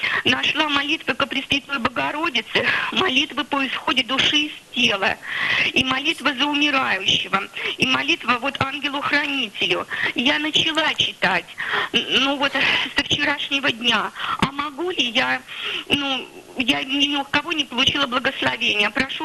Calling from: Pskov Oblast, Russia; я звоню из Псковской области.

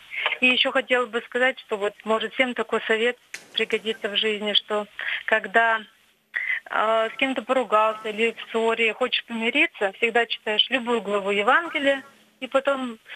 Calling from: Saint Petersburg, Russia; Я звоню из Санкт-Петербурга

